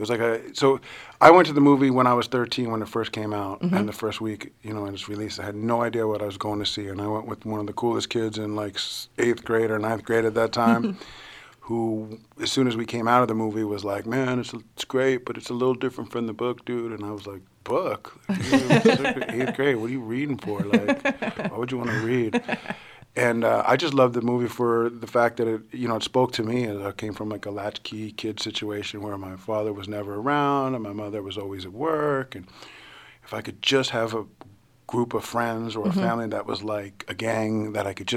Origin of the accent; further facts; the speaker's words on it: New York, United States; now in Woodland Hills, United States; And so I'm a transplant from New York to Woodland Hills, California in the San Fernando Valley